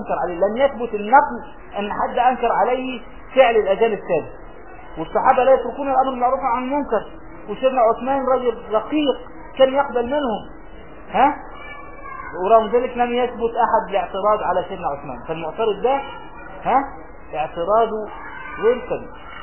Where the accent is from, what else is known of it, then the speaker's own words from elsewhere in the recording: Egypt; في الفلاحين عندنا في مصر اي بلاد الارياف